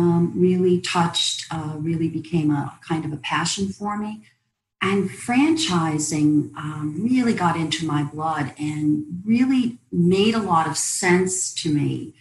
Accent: New York, United States; moved away as an adult; now in Washington, D.C., United States; I came from New York with a very young family. My children were preschool all the way up through elementary school, and I moved to the Washington, D.C. area.

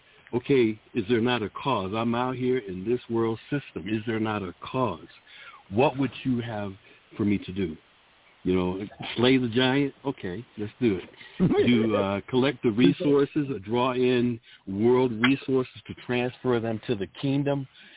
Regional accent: New Bedford, Massachusetts, United States; we're putting two in my hometown of New Bedford

